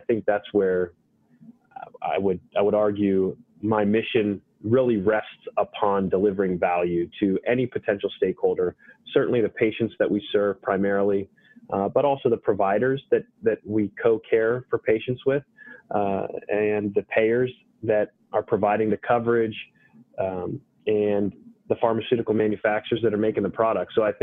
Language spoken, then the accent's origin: English; Pittsburgh, Pennsylvania, United States; also born or lived in Southwest Florida; I'm born and raised in the South Hills of Pittsburgh. Spent pretty much my whole life here